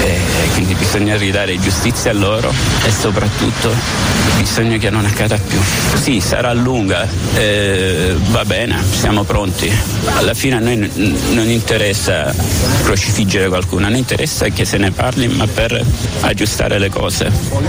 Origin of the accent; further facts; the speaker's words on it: Sicily, Italy; now in Bergamo, Italy; sono siciliano, abito qui a Bergamo dal 2013